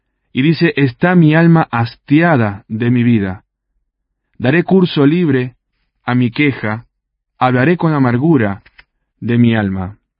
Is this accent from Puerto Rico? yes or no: no; Uruguay; el promedio en mi país, en Uruguay, es de casi 2 suicidios por día